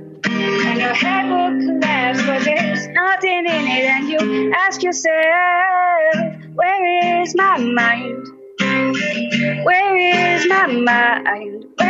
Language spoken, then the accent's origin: English; Ireland; now in Cahir, Ireland; So I'm originally from Cliseelan, but I'm living out in Care, County Tipperary.